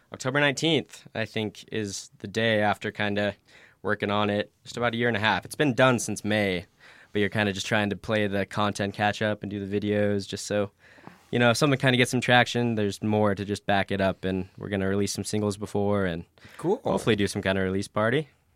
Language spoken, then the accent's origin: English; Reno, Nevada, United States; I grew up in Reno.